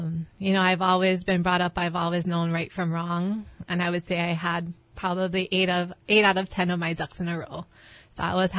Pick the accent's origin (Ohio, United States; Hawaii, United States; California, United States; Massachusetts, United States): Hawaii, United States; Makiki; I actually grew up, I'm a townie, all the way right in Makiki, right down the street from Roosevelt High School. Actually, my younger years, I was in Manoa